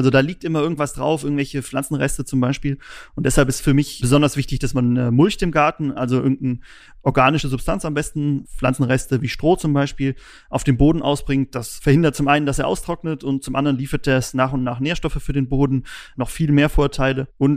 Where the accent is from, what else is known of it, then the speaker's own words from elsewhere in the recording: Eifel, Germany; Wir kommen beide aus der Eifel, also vom Dorf. Da wohnt man, lebt man quasi in der Natur.